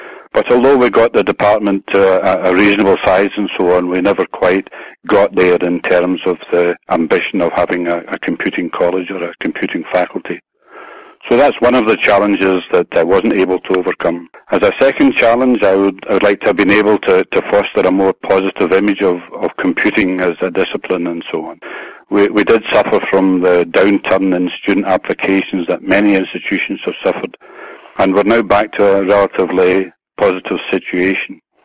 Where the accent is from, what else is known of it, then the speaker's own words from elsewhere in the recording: Glasgow, Scotland, United Kingdom; here in Glasgow, which is my hometown.